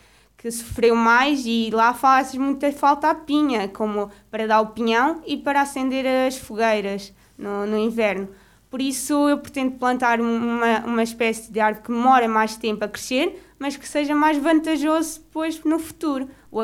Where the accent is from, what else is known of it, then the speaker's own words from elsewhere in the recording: Coimbra, Portugal; Eu gosto bastante da minha aldeia, do meu concelho, sim. É. A minha aldeia foi a que me viu crescer, que estudei lá até, estudei na aldeia até ao quarto ano